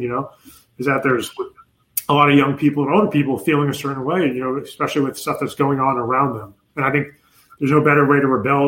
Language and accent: English; New York, United States; moved away; also born or lived in Pennsylvania; But I'm originally from New York, too. Like, yes, another thing we have in common. And then when we moved from New York, we moved to Pennsylvania, a little town, for like maybe a year or half a year.